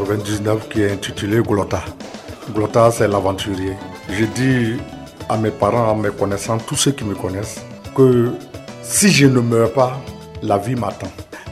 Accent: Zangé, Gôh-Djiboua, Côte d’Ivoire; Je suis natif de la région de Oumé, précisément du village Zangé. Zangé, c'est en provenant d'Abidjan, est le premier village de Oumé, situé à 5 km de Oumé.

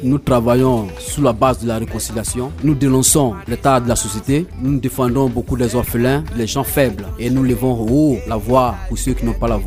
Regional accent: Côte d’Ivoire

